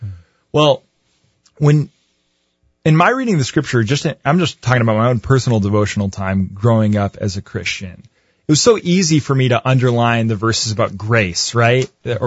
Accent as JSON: {"language": "English", "country": "United States", "tie": "born or raised there", "said": "as a white guy growing up in America, I read the Bible in a very selective way."}